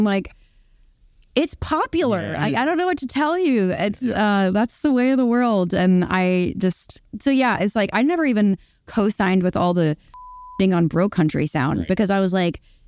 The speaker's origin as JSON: {"language": "English", "region": "the South", "country": "United States", "said": "as someone that has grown up listening to, I mean, I'm from the South, like listening to country music, growing up on the women of it particularly."}